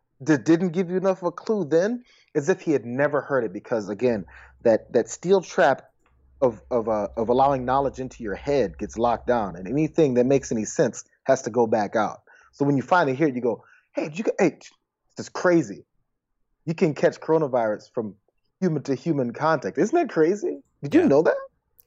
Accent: United States; I'm an American. I have the freedom to shoot myself in the face

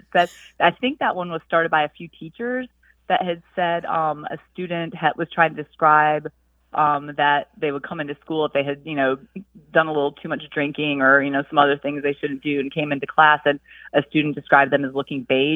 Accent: Brockport, New York, United States; now in Columbia, United States; I'm originally from Brockport, New York. It is a small college town in western New York, right on the Erie Canal.

